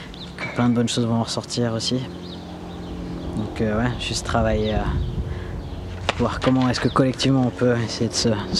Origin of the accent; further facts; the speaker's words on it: Switzerland; je suis une personne adoptée. J'ai grandi en Suisse, élevé par une famille blanche, complètement déconnecté de ma région d'origine